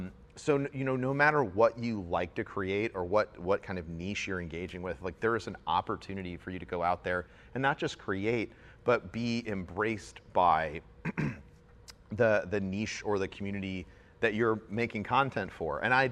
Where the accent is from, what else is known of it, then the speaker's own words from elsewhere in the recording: St. Louis, Missouri, United States; but I'm from St. Louis, Missouri. So like, there's not a lot going on there.